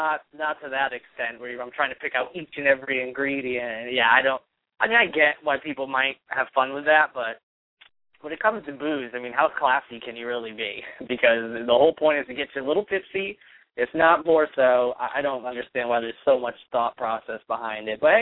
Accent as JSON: {"language": "English", "region": "Northeast", "country": "United States", "tie": "born or raised there", "said": "It's better than the regular iced tea that I grew up with in the Northeast, no doubt about it."}